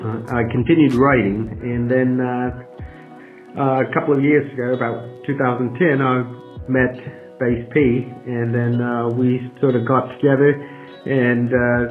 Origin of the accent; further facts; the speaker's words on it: Manchester, North West England, United Kingdom; And so I'm actually from Manchester, England, and back then, hip-hop wasn't really a big thing in the UK, especially not in Manchester.